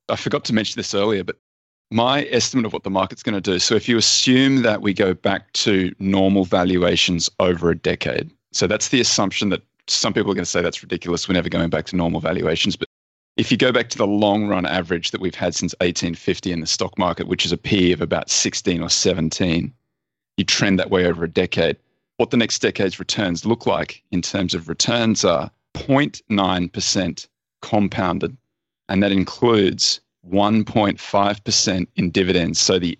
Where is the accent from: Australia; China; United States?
Australia; I'm Australian.